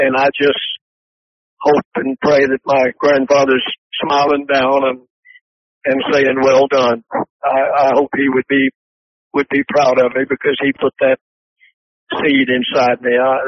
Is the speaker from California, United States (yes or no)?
no; Commerce, Georgia, United States; I'm not just … from Commerce, Georgia, but I'm … from Commerce, Georgia